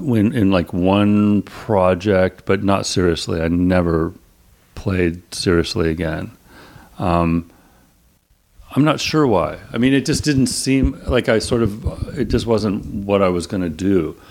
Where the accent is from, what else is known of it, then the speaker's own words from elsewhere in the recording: Claremont, California, United States; I grew up in Claremont, which is like 30 miles east of here. It's a college town.